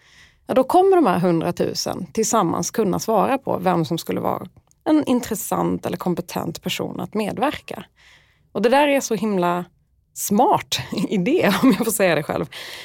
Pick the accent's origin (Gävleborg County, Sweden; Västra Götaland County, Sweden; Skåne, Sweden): Skåne, Sweden; now in Stockholm, Sweden; Jag skulle beskriva mig som en skåning som har bott i Stockholm längre än vad jag trodde från början. För första gången jag flyttade upp så hatade jag det och flyttade tillbaka efter något år.